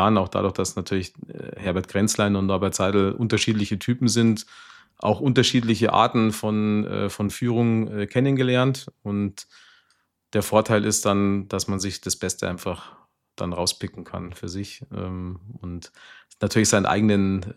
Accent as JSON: {"language": "German", "town": "Puchheim", "region": "Bavaria", "country": "Germany", "tie": "born or raised there", "said": "ich wohne jetzt nicht umsonst schon fast 50 Jahre in Puchheim, sondern weil ich mich hier wirklich wohlfühle. Puchheim ist meine Heimat. Ich kann mir auch nicht vorstellen, irgendwo anders zu leben."}